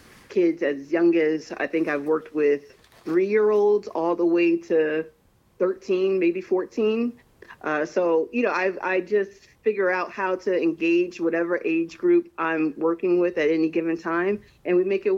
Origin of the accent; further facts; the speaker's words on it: New Jersey, United States; We are all, you know, we're from New Jersey, born and raised.